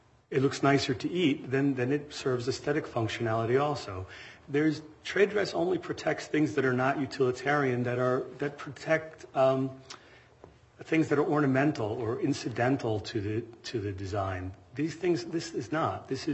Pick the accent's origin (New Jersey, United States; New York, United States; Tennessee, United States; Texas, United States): New Jersey, United States; I'm from New Jersey.